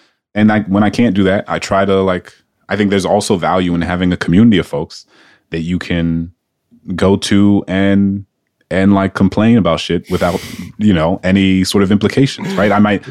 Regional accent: New Orleans, Louisiana, United States; when I was born and raised in New Orleans

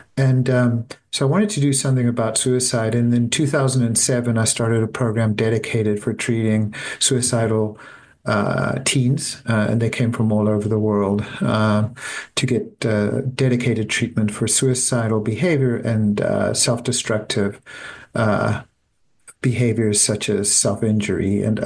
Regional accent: South Africa; So I grew up in South Africa. I went to medical school in South Africa. I'm the eldest of eight children and born in four countries on three continents.

